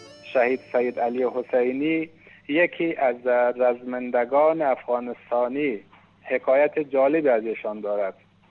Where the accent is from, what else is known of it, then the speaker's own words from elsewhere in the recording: Afghanistan; now in Varamin, Iran; وقتی که فهمید من افغانستانی هستم و با هم آشنا شدیم